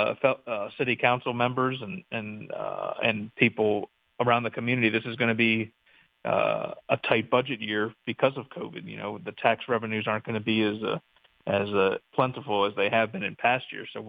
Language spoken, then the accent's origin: English; Milford, Delaware, United States; I was born and raised in Milford, about 20 miles down the road, and went to college at University of Delaware up in Newark.